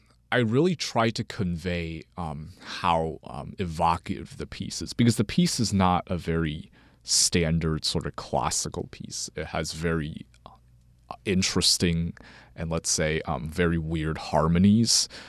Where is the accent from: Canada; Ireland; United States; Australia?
United States; Shenandoah; I am from Shenandoah. I'm a senior at Shenandoah High School.